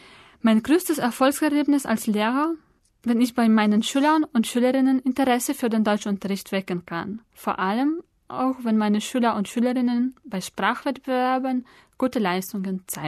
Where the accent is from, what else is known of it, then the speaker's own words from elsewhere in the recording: Lviv, Lviv Oblast, Ukraine; Ich komme aus der Ukraine, aus der Stadt Lviv. Ich bin 1988 geboren.